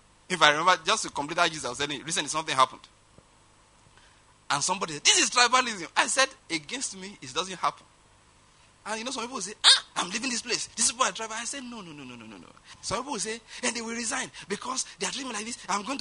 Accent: Ondo, Nigeria; Like I always say, I'm from Ondo State, my wife's from Delta, my children are from Enugu State.

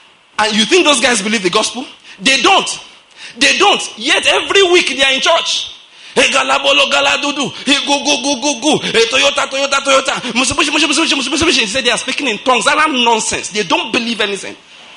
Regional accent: Nigeria; you know, I'm a Nigerian. I'm a black man.

